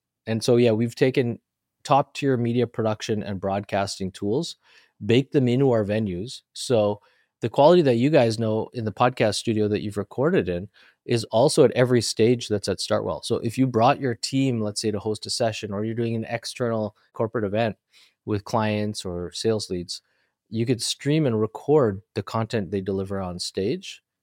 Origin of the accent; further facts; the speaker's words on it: Canada; And I was sitting there as a Canadian kind of craving communication in the way that we have it here.